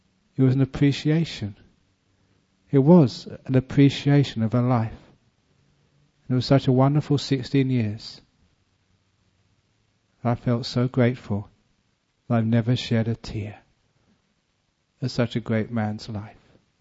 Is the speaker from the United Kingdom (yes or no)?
yes; London, United Kingdom; as a young man growing up in London, I loved music.